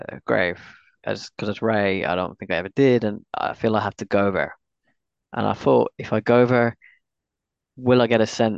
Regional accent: Munster, Ireland; I think I wasn't Northern Irish. I was from County Cork.

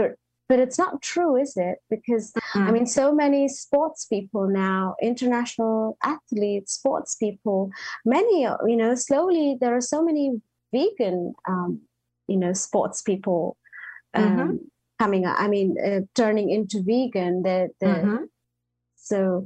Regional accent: India; But I'm like, I'm Indian. I live a very simple life.

